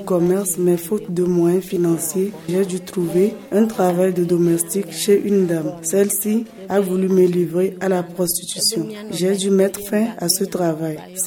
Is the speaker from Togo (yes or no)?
yes; Kara, Togo; Je viens de Kara et j'ai d'abord séjourné à Tovegan chez mon oncle.